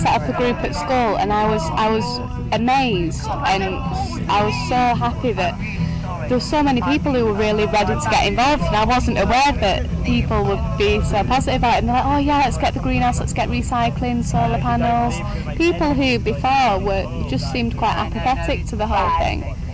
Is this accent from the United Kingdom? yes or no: yes; Yorkshire and the Humber, United Kingdom; Like, I'm from Yorkshire